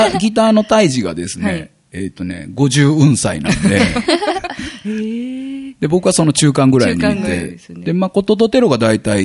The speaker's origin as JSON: {"language": "Japanese", "region": "Osaka", "country": "Japan", "said": "あ、そうです。出身が。"}